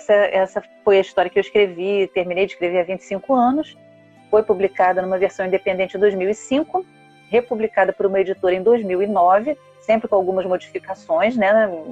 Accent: Rio de Janeiro, Brazil; accent: carioca; eu que já tenho sotaque de carioca, que é meio portuguesado mesmo, os chiadinhos, né?

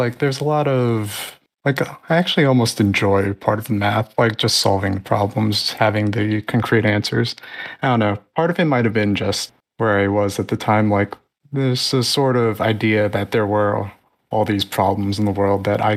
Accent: Brooklyn, New York, United States; I've only lived at this one place in Brooklyn though.

